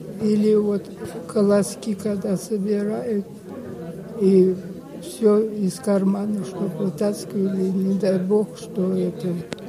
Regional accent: Lykaevo, Kemerovo Oblast, Russia; born there; Родилась я в деревне Лыкаево Кемеровского района, Кемеровской области.

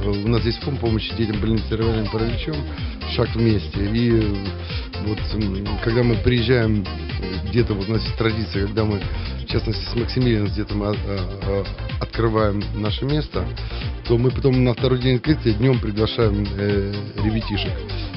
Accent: Ukraine; now in Russia; Я не могу работать теперь в России, потому что родом с Украины

